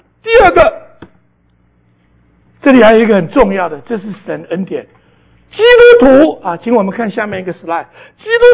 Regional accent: Taiwan; 我记得我在台湾念高中的时候，我本来是从乡下来的，

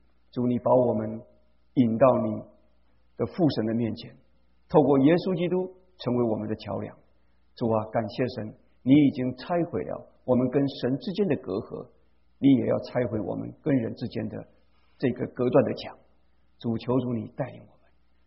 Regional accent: China; 就是好像我们中国人讲的，退一步路，可能是海阔天空了。

